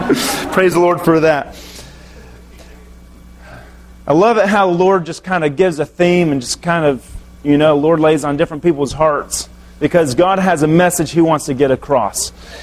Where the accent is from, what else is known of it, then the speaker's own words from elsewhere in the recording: Florida, United States; I'm from Florida.